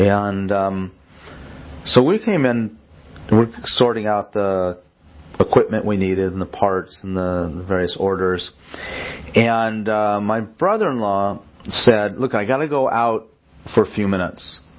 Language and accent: English; California, United States; I grew up outside Los Angeles. I was of the surfer hippie crowd.